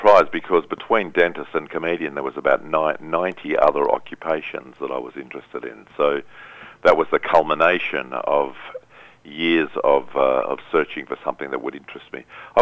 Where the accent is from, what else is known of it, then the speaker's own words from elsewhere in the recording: Sydney, New South Wales, Australia; I grew up in Sydney. I grew up in an Orthodox home. My father was a Polish Jew from Lodz, and he was a survivor of the Holocaust.